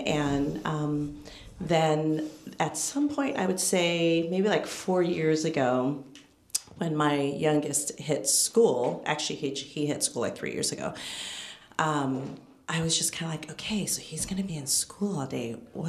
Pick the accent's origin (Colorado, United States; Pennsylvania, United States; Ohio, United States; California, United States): California, United States; Fairfield; now in Napa, United States; when I came here to Napa, I'm originally from Fairfield.